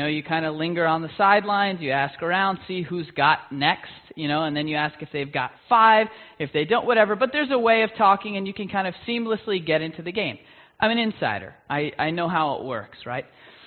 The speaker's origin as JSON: {"language": "English", "town": "Long Island", "region": "New York", "country": "United States", "said": "I am from Long Island. And I am very Long Island, you know, I'm half Irish and half Italian."}